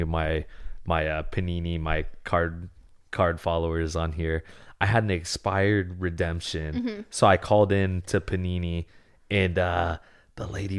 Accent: Ninilchik, Alaska, United States; Nenolchik, you know, they've got the general store, which at the time they've progressed a little bit now, my hometown, and now there's a Three Bears, which is a little bigger, but it was just the general store

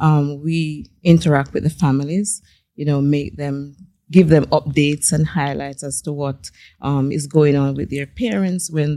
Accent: Jamaica; moved away; Okay. I'm from Jamaica.

